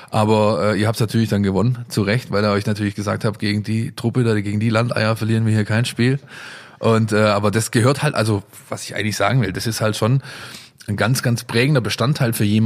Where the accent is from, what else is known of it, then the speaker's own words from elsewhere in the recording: Ensingen, Baden-Württemberg, Germany; Da habe ich für Ensingen gekickt. Ich komme daher, ich komme aus dem Ort.